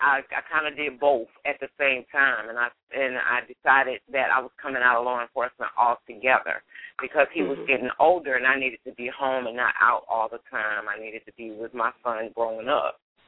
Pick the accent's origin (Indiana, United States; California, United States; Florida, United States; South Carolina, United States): South Carolina, United States; Hampton; born there; also born or lived in New York; I was born in South Carolina, in Hampton, South Carolina, where's a small little town on the outskirts called Early Branch, South Carolina.